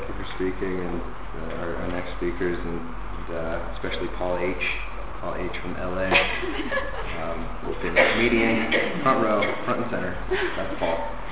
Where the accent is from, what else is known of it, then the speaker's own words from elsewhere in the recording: Los Angeles, California, United States; Just to let you know a little bit about who I am and where I come from, I am from West LA, and I grew up on the West Side, and I was born.